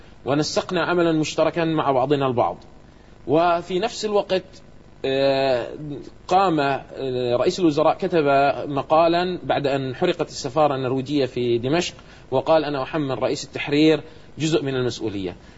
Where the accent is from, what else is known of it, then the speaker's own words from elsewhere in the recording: Kuwait; أنا ولد الديرة، يعني أنا مولود ومتعلم في الكويت ومتزوج في الكويت،